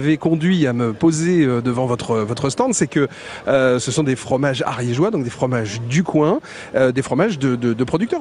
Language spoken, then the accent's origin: French; Flanders, Belgium; Très bien, c'est que je suis flamand aussi, hein, donc je suis un compatriote.